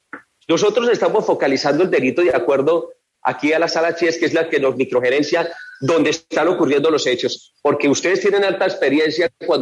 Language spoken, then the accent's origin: Spanish; Bucaramanga, Santander, Colombia; Yo soy santanderiano, soy de Bucaramanga, disculpe que hable así, pero yo soy parte aquí de Bucaramanga. Sí, hace 30 años llevo la policía y hablo así como hablan ustedes.